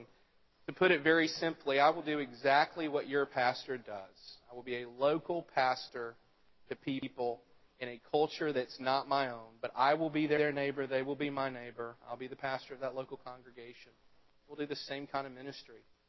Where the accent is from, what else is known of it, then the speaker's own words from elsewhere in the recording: Mississippi, United States; now in Stuttgart, Delaware, United States; I'm from Mississippi. That is more than twice the entire population of our state.